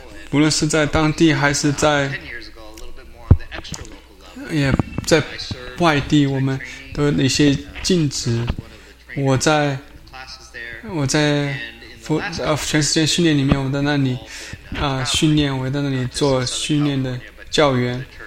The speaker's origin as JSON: {"language": "Chinese", "region": "California", "country": "United States", "tie": "born or raised there", "lives_now": "Irvine, United States", "said": "我在加州长大，我在教会生活长大，我在那边上学"}